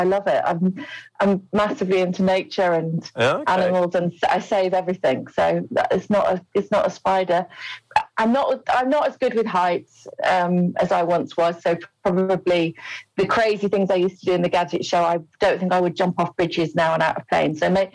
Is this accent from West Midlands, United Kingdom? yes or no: yes; Wolverhampton, West Midlands, United Kingdom; I'm from Wolverhampton.